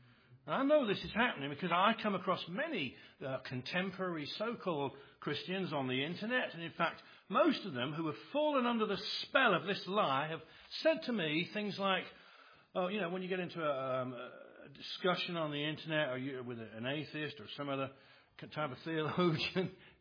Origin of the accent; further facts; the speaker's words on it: England, United Kingdom; I forgot last time I preached that we should have laid down a few ground rules, because I'm from England.